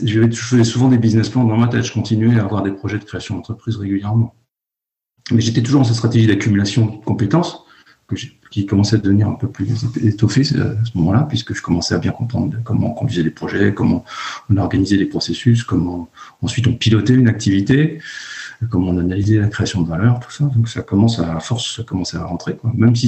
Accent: Brittany, France; Moi, je suis breton, comme je te l'expliquais, j'ai grandi en Bretagne

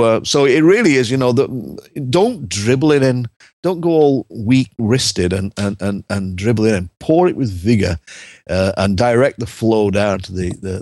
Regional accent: Northern England, United Kingdom; as an Englishman, you know, I know that if I go into a pub in England, in London, chances are there's not going to be any bubbles, you know. But if I go to a pub in my native northern England, woe betide if there's no foam on it

